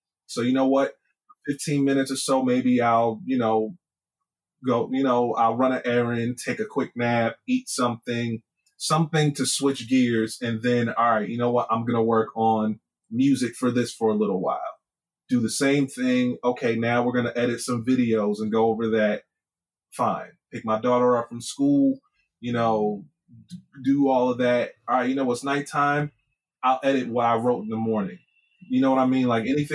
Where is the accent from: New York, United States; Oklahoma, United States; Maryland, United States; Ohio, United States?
New York, United States; now in Atlanta, United States; So I'm from New York. I went to college. I went to Morehouse College between 2003 and 2007. Decided to stay in Atlanta.